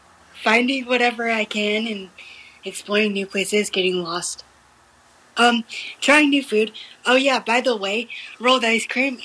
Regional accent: Midwest, United States; I'm from the Midwest, but I live in California now.

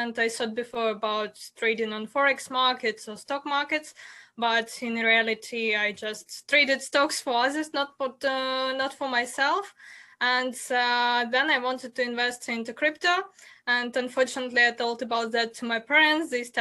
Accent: Ukraine; And actually, I'm from Ukraine

